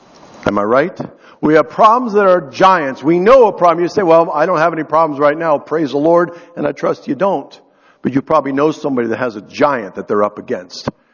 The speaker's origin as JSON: {"language": "English", "town": "Titusville", "region": "Pennsylvania", "country": "United States", "tie": "born or raised there", "said": "Growing up in Titusville, Pennsylvania, is where I grew up in my early years"}